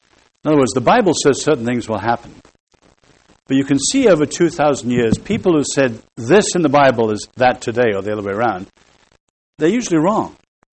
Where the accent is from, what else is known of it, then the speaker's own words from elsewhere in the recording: England, United Kingdom; now in United States; I'm personally, and I'm an Englishman and an outsider, although an admirer of America